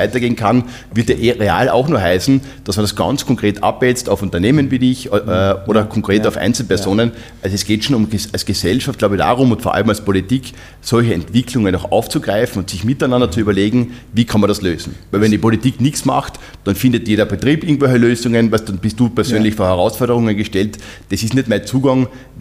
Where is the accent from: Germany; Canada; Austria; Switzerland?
Austria; Carinthia; ich komme aus Kärnten